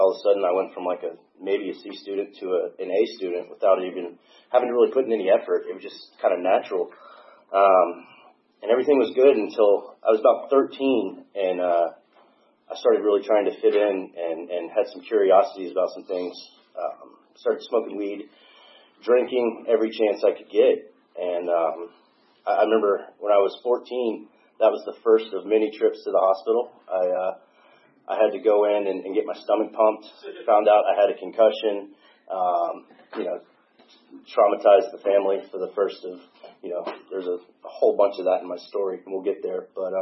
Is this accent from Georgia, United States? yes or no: yes; Alpharetta, Georgia, United States; I got a younger brother, younger sister. We grew up in Alpharetta.